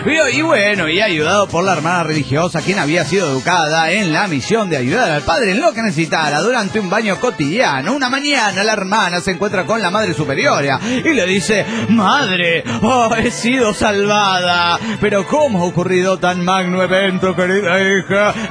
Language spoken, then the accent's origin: Spanish; Jujuy, Argentina; estoy vivo en Jujuy y ahora estoy en Bolivia.